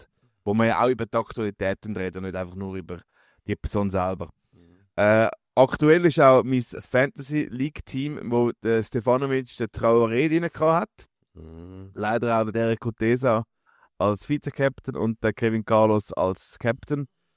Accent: Zurich, Switzerland; Ich bin aus Zürich.

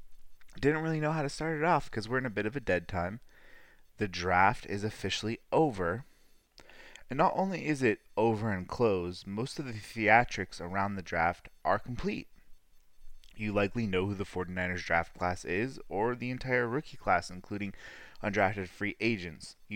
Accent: California, United States; I'm from Sonoma County, so we have horse racing here during the summertime at the fair.

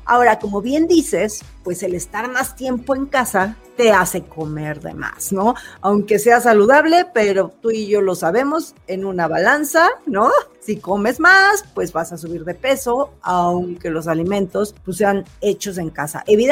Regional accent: Mexico; subimos mucho de peso como mexicanos

